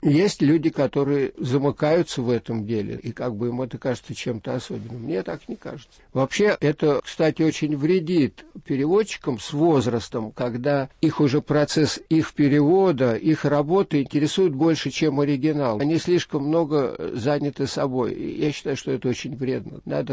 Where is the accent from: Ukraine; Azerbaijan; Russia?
Russia; Moscow; born there; Родился в Москве.